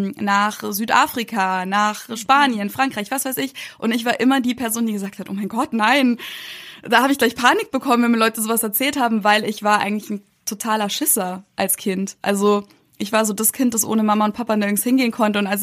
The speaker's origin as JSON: {"language": "German", "country": "Germany", "said": "meistens sage ich, ja, ich komme aus Deutschland"}